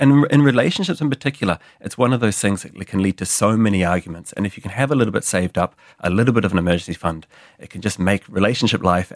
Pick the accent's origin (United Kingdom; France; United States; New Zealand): New Zealand; now in Australia; I'm from New Zealand originally